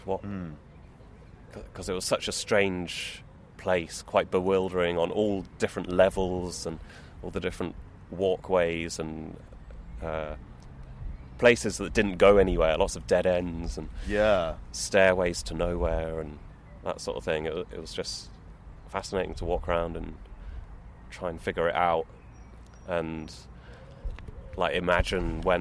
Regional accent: Solihull, West Midlands, United Kingdom; I grew up in Solihull, which is just far enough away from Birmingham to not really need to go in very often, because you've got all your everything you need in Solihull.

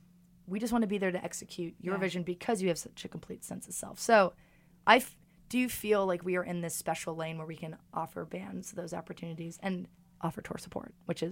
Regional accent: New York, United States; I got no beef with LA. I'm just a New Yorker.

